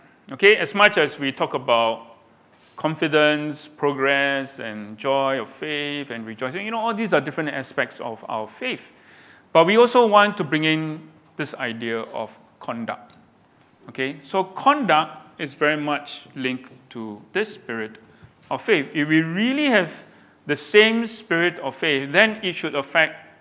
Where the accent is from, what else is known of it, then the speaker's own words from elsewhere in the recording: Singapore; I mean, we see ourselves as Singaporean.